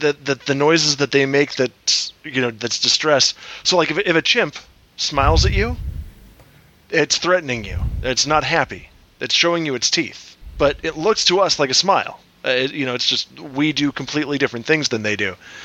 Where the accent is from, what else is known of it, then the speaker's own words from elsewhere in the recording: San Diego, California, United States; I grew up in San Diego. I used to go to SeaWorld all the time.